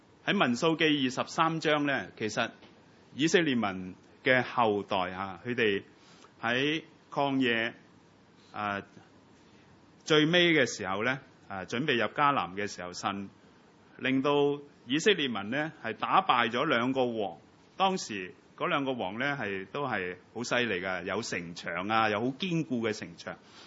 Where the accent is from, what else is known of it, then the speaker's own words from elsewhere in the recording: Hong Kong; 唔好，我哋都系香港人，系咪啊？